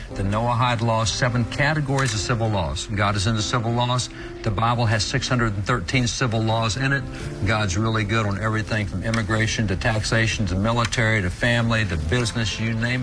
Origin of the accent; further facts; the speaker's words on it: Texas, United States; You're from Minnesota, I'm from Texas.